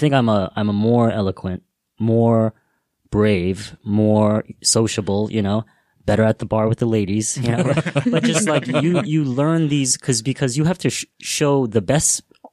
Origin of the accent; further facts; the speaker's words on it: New York, United States; now in Los Angeles, United States; I'm from New York, you know, I'm in LA now, more for work here, but I was a shy kid as a kid